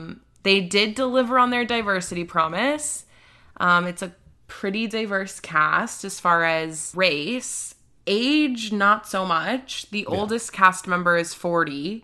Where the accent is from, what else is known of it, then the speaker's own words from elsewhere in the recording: Portland, United States; We're from Portland.